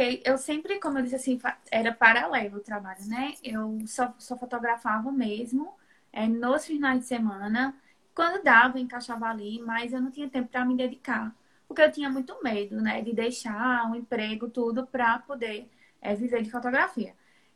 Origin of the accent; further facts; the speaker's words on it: Caruaru, Pernambuco, Brazil; Eu sou do interior de Pernambuco, Caruaru, fica mais ou menos a uns 150 quilômetros da capital Recife.